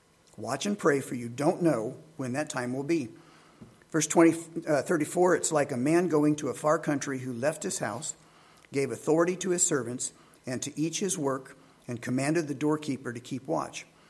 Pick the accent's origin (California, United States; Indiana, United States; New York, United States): Indiana, United States; I grew up in Indiana, and at age 16, I started driving, right?